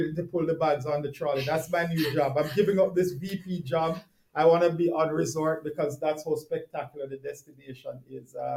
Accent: Jamaica; Probably I'm a little biased because I'm Jamaican

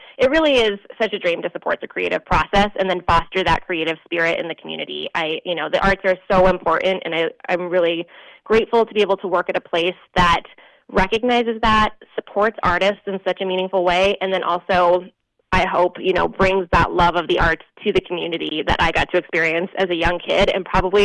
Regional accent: Sheridan, Wyoming, United States; I grew up in Sheridan and grew up attending UCross events.

